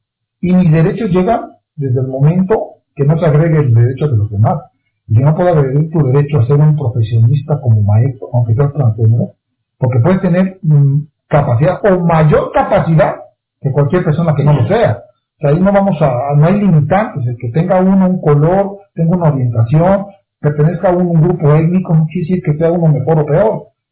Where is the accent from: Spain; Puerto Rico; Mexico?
Mexico; Veracruz; Le digo, porque mi tierra era veracruzana.